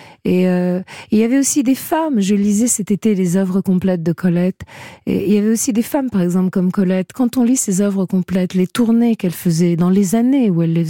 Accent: Italy; Après, je suis italienne, hein.

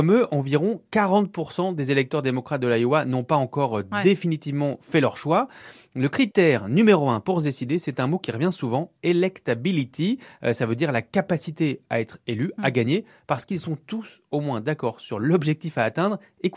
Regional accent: France; un peu comme chez nous en France

